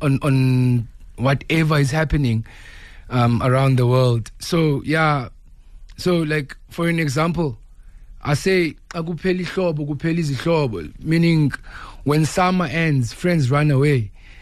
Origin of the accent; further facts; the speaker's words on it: Cape Town, Western Cape, South Africa; 42 Jabavu is where I grew up in Langa, Cape Town. That's where that's the house that I grew up at.